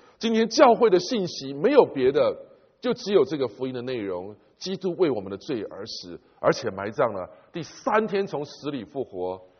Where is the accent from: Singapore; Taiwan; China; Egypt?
China; 大概我们中国人对忌讳这个字，讲到死都好像不是好消息